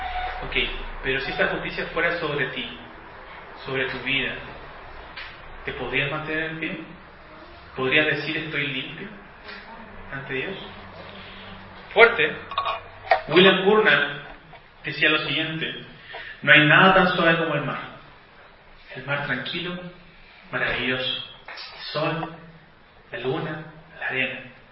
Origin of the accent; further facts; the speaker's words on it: Chile; Lo sabemos, porque somos chilenos.